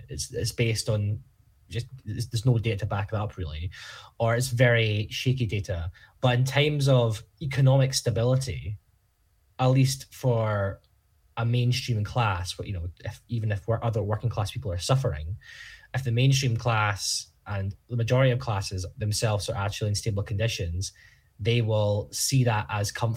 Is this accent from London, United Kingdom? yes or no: no; Dundee, Scotland, United Kingdom; I met, growing up in Dundee, Joe Fitzpatrick, the SNP MSP